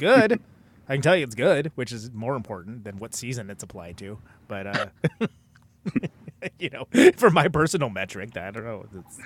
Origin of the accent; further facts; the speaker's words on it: California, United States; chalk this up to growing up in California, especially in the Bay Area where there's basically one season.